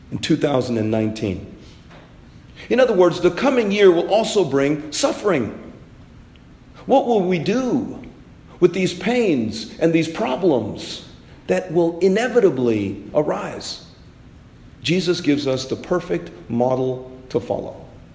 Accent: India; do you know when babies are baptized in India, my home country?

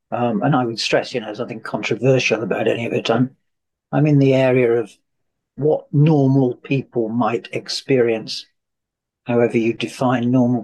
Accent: Coventry, West Midlands, United Kingdom; I come from Coventry, nothing in common with that.

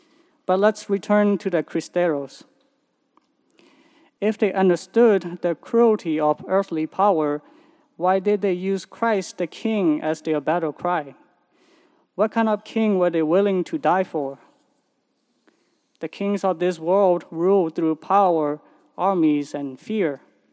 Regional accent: Myanmar; Growing up in Myanmar, my understanding of kings was limited. In school, we learned about the many things of Burma, many kings of Burma in history class.

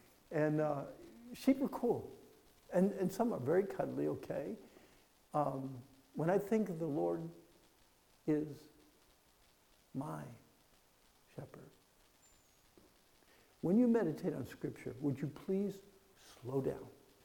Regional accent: Pennsylvania, United States; I grew up again in Pennsylvania, and one of my jobs is I would help the sheep shear. I worked on a farm.

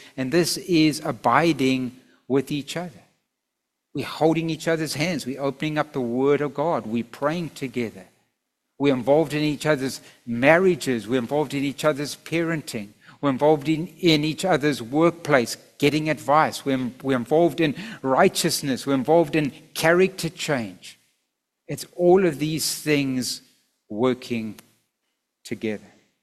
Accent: England, United Kingdom; It's a H, but it's an H. I'm English, guys.

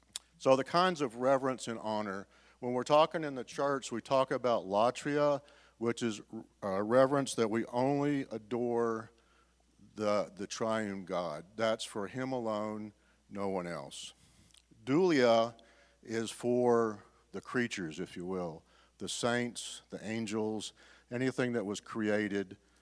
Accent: the South, United States; I grew up in the South where there are fewer Catholics than there are here. Where I grew up, everybody was Baptist.

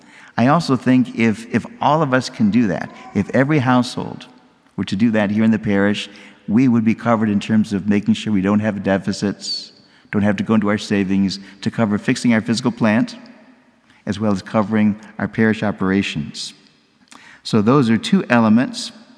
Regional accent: Michigan, United States; You also know that I'm from Michigan, from a city near Detroit

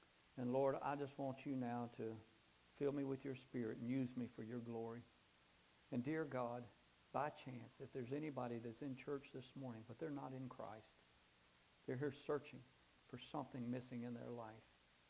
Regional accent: Aberdeen, North Carolina, United States; Well, I grew up in Aberdeen, North Carolina, not far from here.

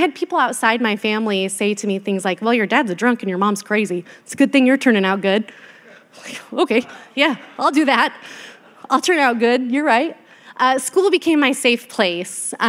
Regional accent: Oregon, United States; now in LC Valley, United States; I did not grow up here. I'm a transplant to the LC Valley. I grew up in Eastern Oregon on a beef production cattle ranch, 180 acres, a long ways from town.

